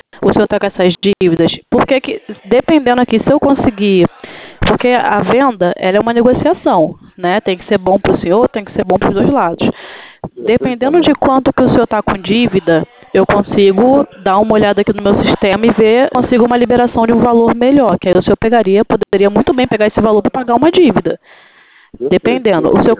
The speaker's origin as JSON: {"language": "Portuguese", "region": "Rio de Janeiro", "country": "Brazil", "said": "Eu sou do Rio."}